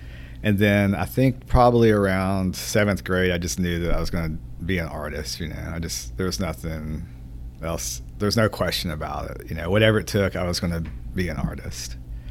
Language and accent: English; Junction City, Arkansas, United States; also born or lived in Ruston, United States; Well, I was raised in Junction City, Arkansas, and around my junior year, I lived in Ruston and went back and forth from Ruston to Junction City for school.